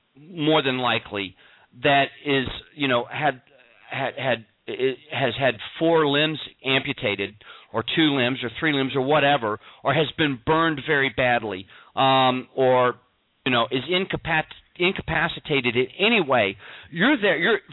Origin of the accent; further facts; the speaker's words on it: San Antonio, Texas, United States; I grew up in San Antonio. Now, I left there in 82 when I joined the service, and it was less than a million people that lived there. I mean, by our terms here in Texas, San Antonio was not a huge city.